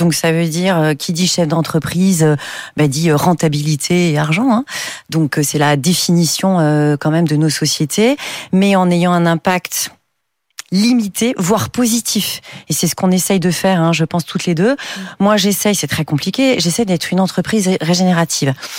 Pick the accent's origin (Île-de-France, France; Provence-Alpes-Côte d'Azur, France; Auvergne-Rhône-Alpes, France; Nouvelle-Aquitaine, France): Île-de-France, France; Paris; now in South of France, France; moi, du coup, je suis de Paris, mais je suis descendue vivre dans le Sud, qui est la première région fruitière de France